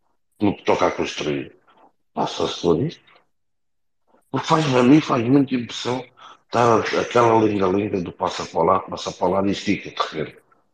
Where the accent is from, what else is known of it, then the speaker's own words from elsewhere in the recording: Portugal; Custa dizer isto, porque somos portugueses, mas a verdade é esta.